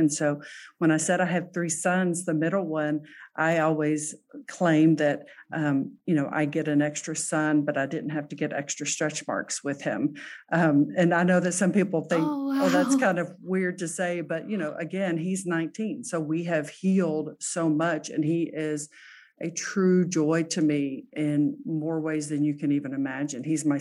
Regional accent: Texas, United States; I grew up in Texas.

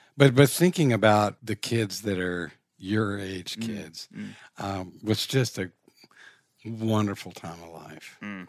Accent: Richmond, Virginia, United States; I grew up in Richmond, Virginia. My family lived with another family in this huge house.

